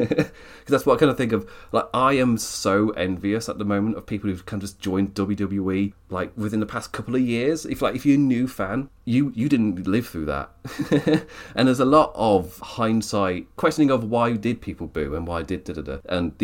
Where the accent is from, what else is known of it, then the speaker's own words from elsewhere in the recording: England, United Kingdom; which I, as an Englishman, I find insane.